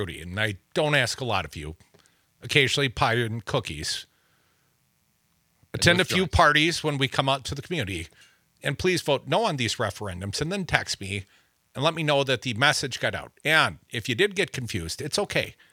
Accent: Wisconsin, United States; For those listening in the greatest state ever, the state of Wisconsin, my home state, it is partisan primary election day, Dom.

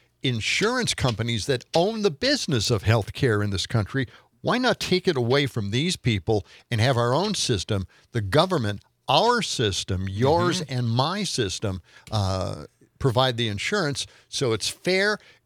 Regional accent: Wisconsin, United States; You know, I grew up in Wisconsin, where we're used to the cold.

